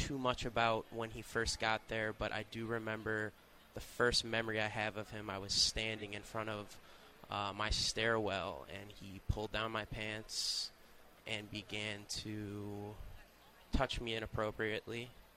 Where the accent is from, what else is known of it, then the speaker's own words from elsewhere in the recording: Hampshire, Illinois, United States; also born or lived in Crystal Lake, United States; I grew up in Illinois, born in Crystal Lake, Illinois, actually.